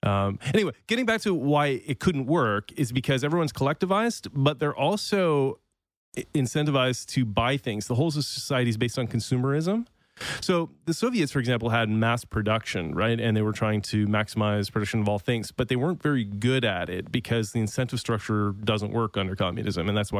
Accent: Canada; Bilingual. Yeah. I grew up in Canada, so.

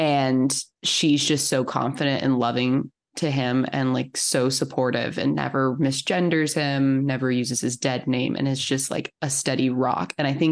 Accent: Texas, United States; Growing up in Texas, like, I recognized some of these foods and I was like, oh my God, I could totally go to a Mexican market right now and get these amazing things.

